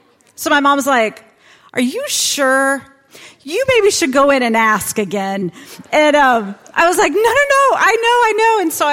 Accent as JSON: {"language": "English", "town": "Kansas City", "country": "United States", "said": "When I was 17 years old, I knew no one in this room because I am from Kansas City."}